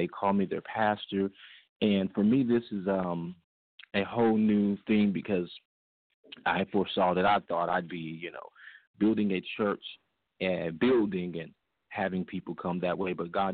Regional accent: Kentucky, United States; I'm originally from Kentucky.

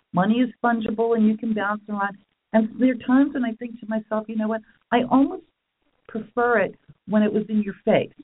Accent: New York, United States; I grew up in New York.

